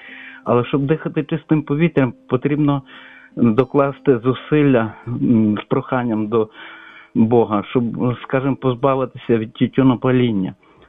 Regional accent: Lviv, Lviv Oblast, Ukraine; я зі Львова.

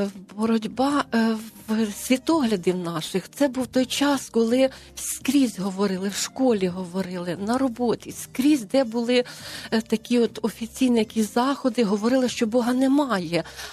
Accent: Orlovets, Cherkasy Oblast, Ukraine; now in Kyiv, Ukraine; Живу я в Києві. Родом я з Черкащини, з мальовничого села Орловець на Городищині.

